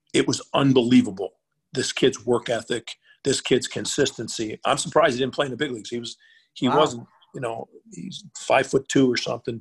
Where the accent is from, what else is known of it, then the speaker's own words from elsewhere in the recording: Syracuse, New York, United States; Well, I'm Irish. I grew up in an Italian neighborhood in Syracuse.